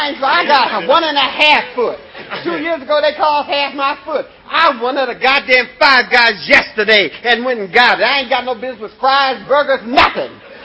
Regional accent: Ohio, United States; I came from Ohio and went to D.C.

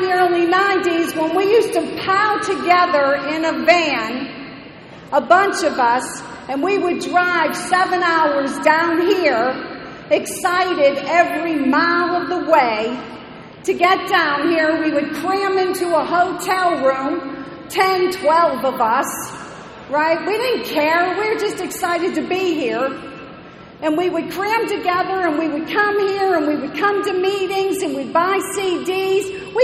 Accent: Pittsburgh, Pennsylvania, United States; So I hail from the Pittsburgh area

